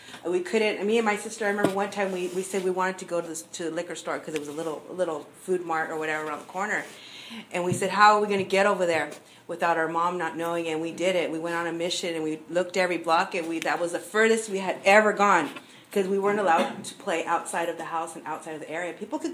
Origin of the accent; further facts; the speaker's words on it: Guadalupe, California, United States; also born or lived in Santa Maria; we were raised in church, and I grew up in Guadalupe. I was born here in Santa Maria.